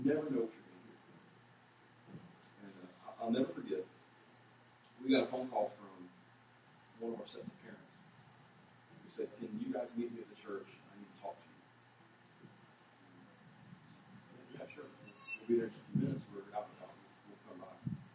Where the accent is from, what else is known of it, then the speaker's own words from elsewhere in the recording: Flatford, Florida, United States; All of them made the 2.5-hour drive from Waycross to my hometown, Flatford, Florida